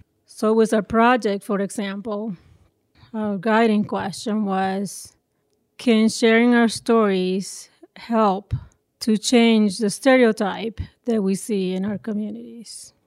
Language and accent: English; Nicaragua; Of course, growing up in Nicaragua, I know where they come from. Honduras, for example, is our neighboring country to the north in Nicaragua